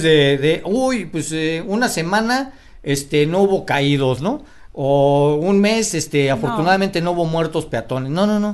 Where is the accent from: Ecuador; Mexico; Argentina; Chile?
Mexico; Nosotros los mexicanos llegamos a un restaurante, platicamos